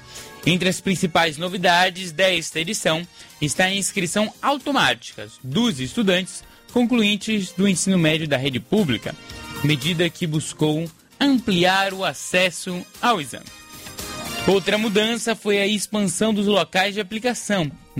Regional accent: Bahia, Brazil; Então que bom que a gente é baiano, temos que ter orgulho disso, continuar representando, claro, a nossa Bahia

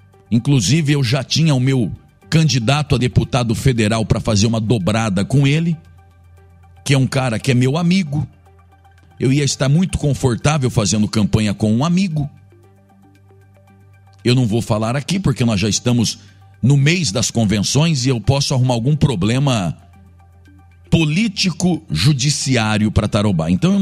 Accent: Paraná, Brazil; defender o meu povo, meu Paraná, a minha região metropolitana, a minha terra vermelha. A nossa terra aqui não é branca. A nossa terra não é arenosa, a nossa terra é o barro vermelho.

